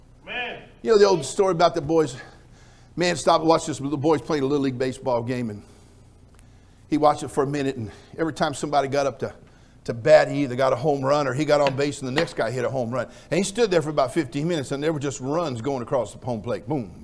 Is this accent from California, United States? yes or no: yes; California, United States; I know I'm from California. Now, I'm born and raised in California, all right?